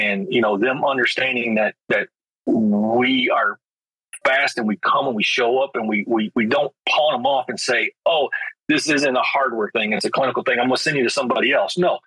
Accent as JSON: {"language": "English", "town": "Detroit", "region": "Michigan", "country": "United States", "tie": "born or raised there", "said": "No, you know, I grew up in Detroit, and, you know, when I went in that area, you know, you had a couple of choices."}